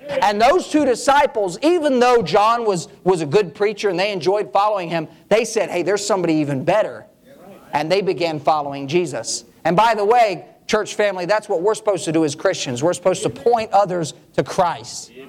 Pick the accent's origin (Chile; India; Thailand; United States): Thailand; Now, growing up in Thailand, I ate a lot of strange things.